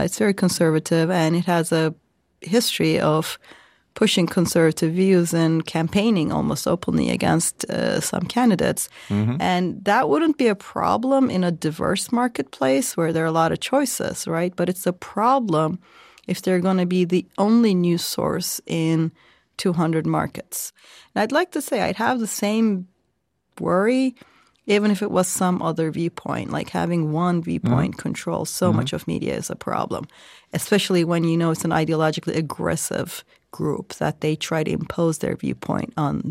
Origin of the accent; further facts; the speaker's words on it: Turkey; I grew up in Turkey, right? So in the 90s.